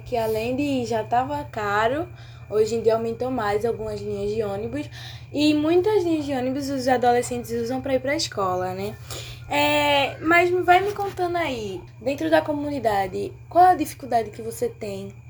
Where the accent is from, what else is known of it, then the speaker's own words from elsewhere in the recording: Recife, Pernambuco, Brazil; sou recifense